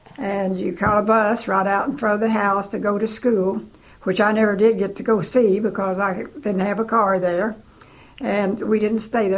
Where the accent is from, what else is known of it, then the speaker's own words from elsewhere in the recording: Missouri, United States; I was born in April the 16th, 1924, and it was in Cedar County. That's where I grew up, in Cedar County.